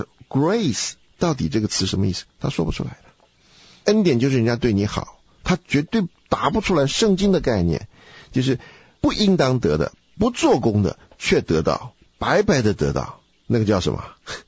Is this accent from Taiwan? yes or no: no; China; 我们中国人是反过来，我们是先有一大堆的语言